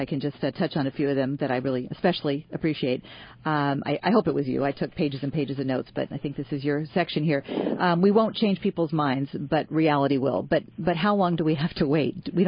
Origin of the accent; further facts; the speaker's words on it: California, United States; there's Meg Whitman, who is trying to overturn AB 32 in California, my home state.